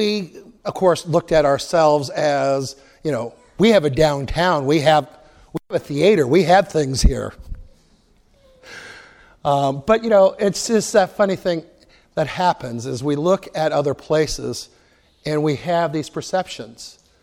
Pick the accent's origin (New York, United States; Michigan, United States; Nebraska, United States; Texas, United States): Nebraska, United States; Central City; I grew up in Nebraska, and I grew up in a county called Merrick, which is pretty well central Nebraska, and the town I went to high school in and lived in was Central City